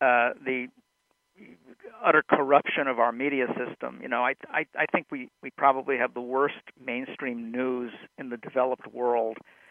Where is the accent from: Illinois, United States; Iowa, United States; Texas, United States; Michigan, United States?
Illinois, United States; Chicago; I did read him. Yeah, because I'm from Chicago.